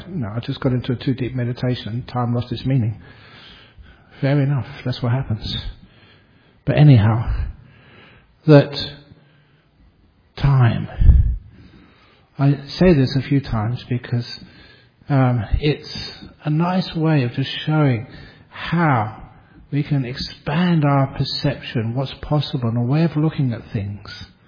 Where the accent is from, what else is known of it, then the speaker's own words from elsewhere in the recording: London, United Kingdom; I grew up in London